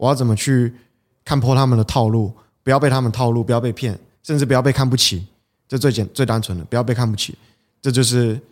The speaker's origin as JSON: {"language": "Chinese", "region": "southern Taiwan", "country": "Taiwan", "said": "我们工厂在云林斗六，对，我是南部人"}